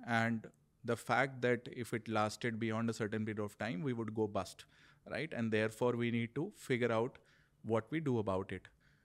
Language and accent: English; Kanpur, Uttar Pradesh, India; also born or lived in Lucknow; Like I grew up in Kanpur and Lucknow.